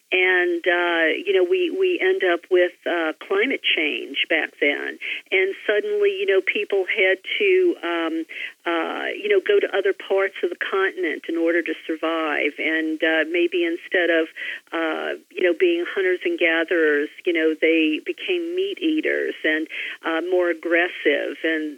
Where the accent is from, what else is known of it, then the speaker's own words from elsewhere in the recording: the South, United States; I know growing up in the Bible Belt, I never heard about it.